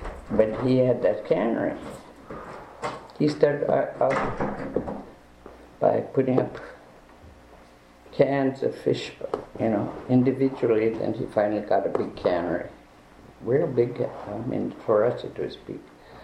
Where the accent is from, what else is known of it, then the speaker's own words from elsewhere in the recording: Craig, Alaska, United States; born there; now in Klawak, United States; I was born in Craig in 1928.